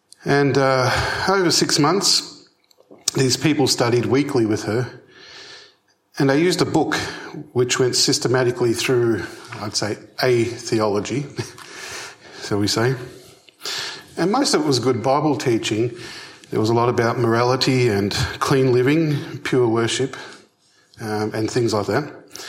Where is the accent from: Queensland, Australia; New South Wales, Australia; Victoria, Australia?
Victoria, Australia; Melbourne; I grew up in Melbourne, inner city Melbourne.